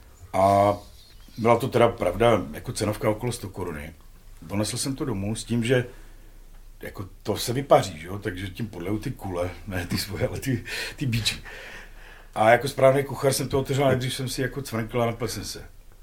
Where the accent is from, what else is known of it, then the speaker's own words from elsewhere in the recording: Olomouc, Olomouc Region, Czechia; protože jsem z Hané, my Olomoučáci jsme jaký šetrní